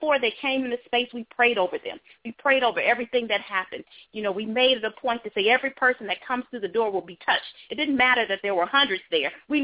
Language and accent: English; the South, United States; Like I said, I grew up in the South. My dad was a Baptist minister. So I grew up in the church.